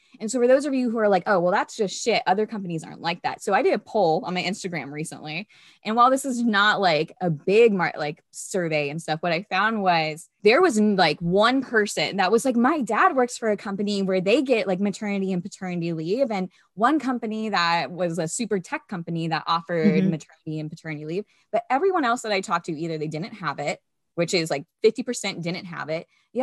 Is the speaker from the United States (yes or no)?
yes; United States; You should be embarrassed as an American that we have less than Japan and China